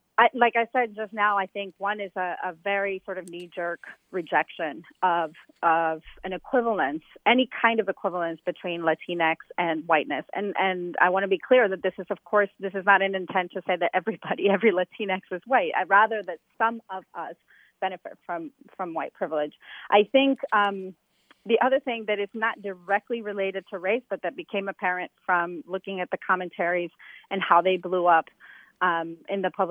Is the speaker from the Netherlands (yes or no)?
no; Mexico; moved away as an adult; now in United States; I was born and raised in Mexico and came to the U.S. 20-some years ago